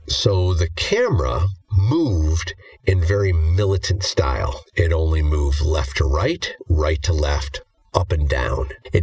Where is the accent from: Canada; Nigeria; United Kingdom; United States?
Nigeria; from Nigeria.